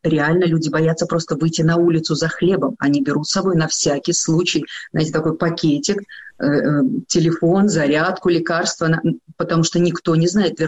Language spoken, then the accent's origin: Russian; Belarus; born there